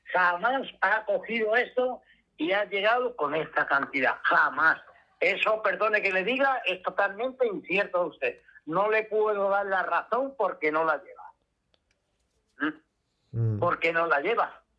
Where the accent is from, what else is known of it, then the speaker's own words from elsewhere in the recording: Cádiz, Andalusia, Spain; now in Madrid, Spain; Soy de Cádiz.